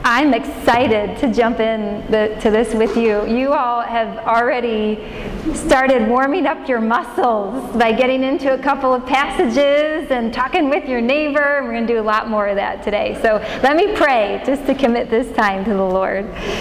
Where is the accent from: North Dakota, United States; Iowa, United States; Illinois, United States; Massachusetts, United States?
Illinois, United States; Actually, I grew up in a small farm town outside of Chicago. I just say Chicago because you all know where that is. You don't know my farm town of 9,000 people that I grew up in.